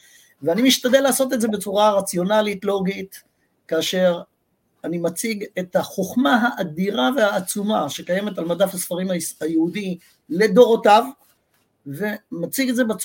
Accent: Jerusalem, Jerusalem District, Israel; moved away as an adult; now in United States; אני גדלתי, נולדתי בירושלים, גדלתי בארץ, ביליתי בארץ מחצית מימיי, ואני בארצות הברית ב-30 השנה האחרונות

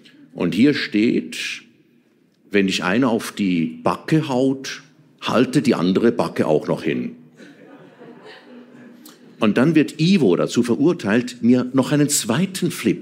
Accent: Bern, Switzerland; born there; Ich bin in Bern geboren, der Hauptstadt der Schweiz.

